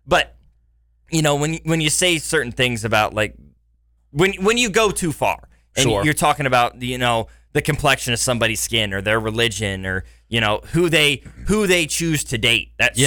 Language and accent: English; Lawson, Missouri, United States; Growing up in Lawson, which is about 35 minutes from Kansas City, we didn't play the Park Hills or the Raytowns, the Lee Summits, the Blue Springs.